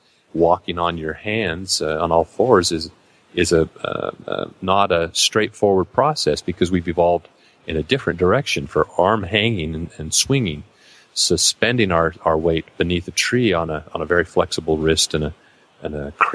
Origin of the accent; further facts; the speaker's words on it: Spokane, Washington, United States; I grew up in the Pacific Northwest, and so I was aware of some of the stories about Sasquatch from British Columbia and Bigfoot and so on. And I was living in Spokane, Washington as a youngster, about age 11